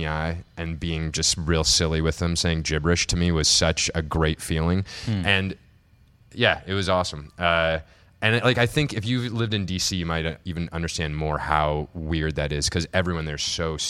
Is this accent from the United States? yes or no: yes; Iowa, United States; Well, I got started in improv in high school.